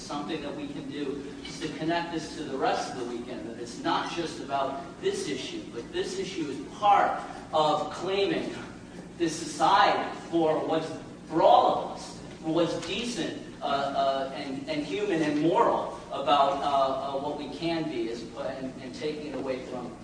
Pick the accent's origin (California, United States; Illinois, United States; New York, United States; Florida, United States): Illinois, United States; Chicago; I'm from Chicago